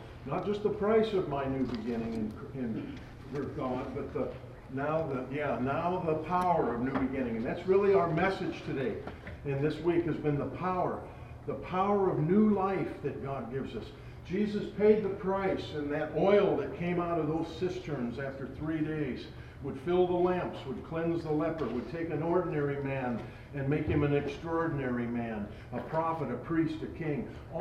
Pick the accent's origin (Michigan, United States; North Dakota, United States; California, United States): North Dakota, United States; well, I'm from North Dakota, we have oil wells.